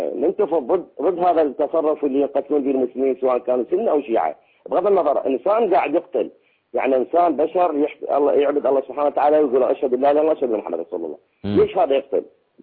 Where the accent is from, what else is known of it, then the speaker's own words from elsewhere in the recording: Iraq; انا عراقي موجود من البيت وقاعد بنفس البلد.